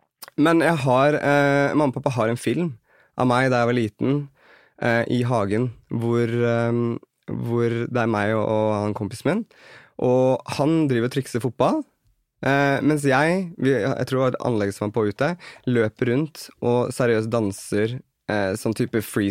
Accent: Kolbotn, Akershus, Norway; Vi dannet en dansegruppe på Kolbotten der jeg er fra.

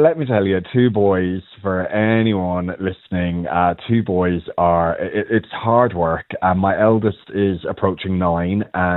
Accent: Ireland; growing up in Ireland as a closeted gay guy, I guess, way back when

